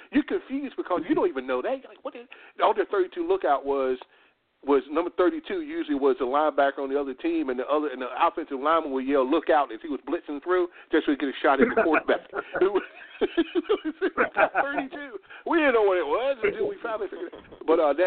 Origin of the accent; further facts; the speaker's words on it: Murfreesboro, North Carolina, United States; Chawan, by the way, is located in my hometown of Murfreesboro, North Carolina, born and raised right there.